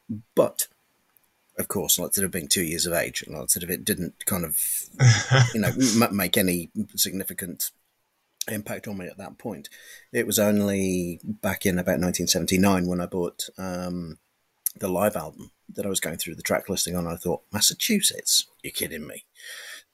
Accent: Anglesey, Wales, United Kingdom; living in Anglesey, we are due south from the Isle of Man, and we used to get particularly poor radio reception from the British stations

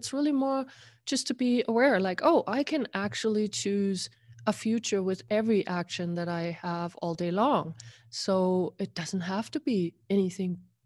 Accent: Germany; and I'm from Germany, so hello.

